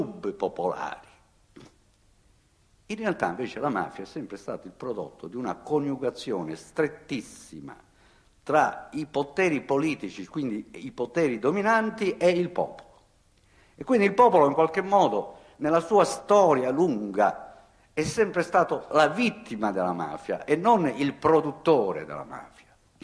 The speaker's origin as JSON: {"language": "Italian", "region": "Sicily", "country": "Italy", "said": "da siciliano che ama profondamente la Sicilia"}